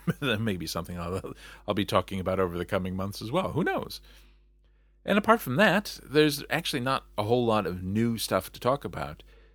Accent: United States; it's something that I don't personally have any connection to as an American

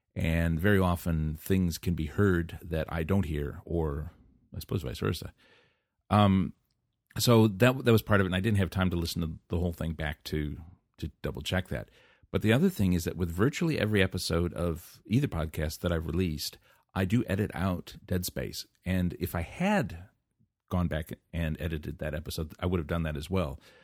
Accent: United States; now in New Zealand; something that annoys me as an American living overseas is when people here in New Zealand criticize the U.S.

